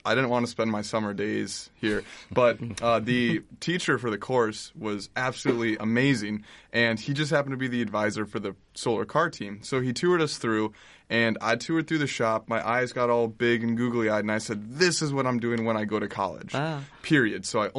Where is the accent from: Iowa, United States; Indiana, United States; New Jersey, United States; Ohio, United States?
Iowa, United States; Because I'm from Iowa.